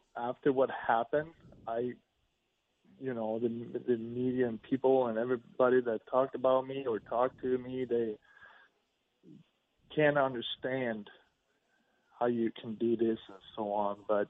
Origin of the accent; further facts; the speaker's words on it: Sweden; English is a second language; now in St. Louis, United States; Sweden, where I grew up, that's where I played until I moved to St. Louis.